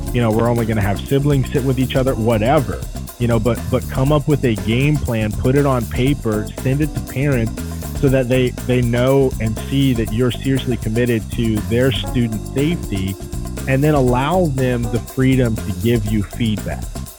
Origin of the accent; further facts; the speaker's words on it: Tampa, Florida, United States; I grew up in the Tampa area. So I am a native Floridian, and I'm a pastor's kid.